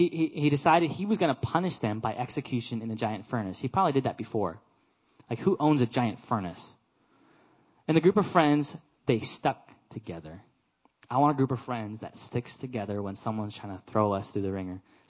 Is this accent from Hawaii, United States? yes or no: yes; Hawaii, United States; I was bullied in Hawaii because I looked like a white kid, even though I'm Hawaiian.